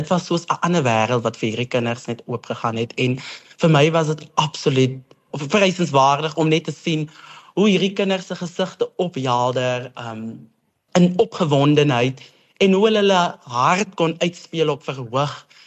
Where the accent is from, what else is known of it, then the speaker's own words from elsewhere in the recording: Victoria West, Northern Cape, South Africa; ek het toe op Victoria West begin skool gee, my tuisdorp.